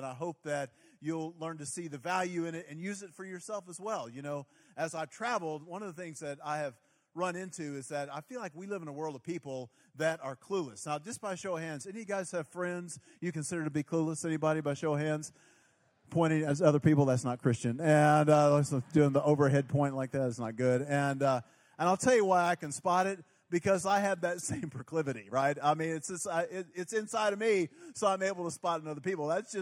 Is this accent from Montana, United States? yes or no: no; Oklahoma, United States; And as you heard, I'm from Oklahoma.